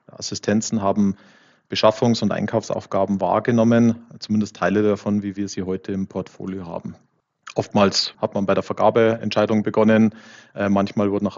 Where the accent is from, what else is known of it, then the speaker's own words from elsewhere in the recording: Munich, Bavaria, Germany; Ich bin 43 Jahre alt, geboren und aufgewachsen in München